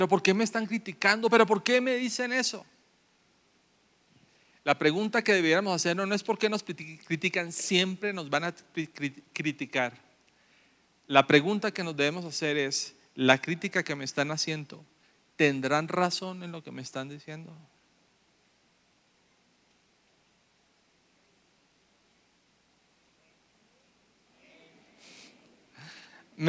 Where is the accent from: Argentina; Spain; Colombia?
Colombia; now in Ecuador; he tratado hasta de limar un poquito mi acento, pero todavía me siguen identificando como colombiano. Llego a mi tierra, llego a Colombia y me dicen que hablo como ecuatoriano.